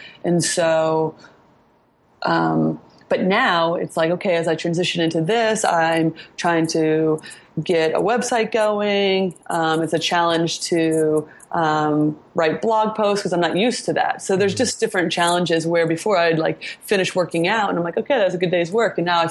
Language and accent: English; Indiana, United States; I grew up in Indiana, and yes, I was way above average athlete in Indiana